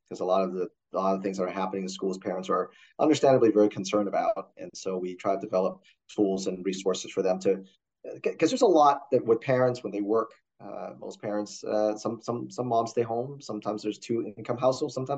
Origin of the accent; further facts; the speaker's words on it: California, United States; moved away as an adult; now in Indiana, United States; I'm in Indiana, and I was originally from California and moved my family out of California in April 2020 to Indiana.